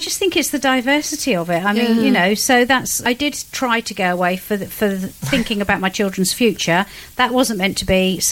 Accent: Cowes, South East England, United Kingdom; I'm number 11 of 12 children, born and bred in Cowes. And I attended the local schools there.

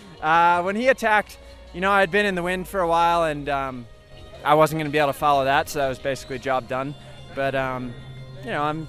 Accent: Virginia, United States; I want a bike race in Virginia too, my home state.

